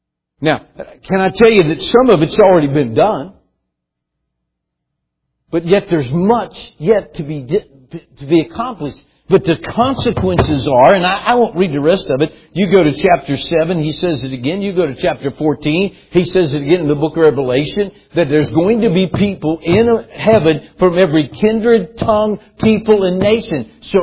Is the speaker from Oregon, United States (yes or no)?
no; West Virginia, United States; I'm from West Virginia. We have our own English dialect.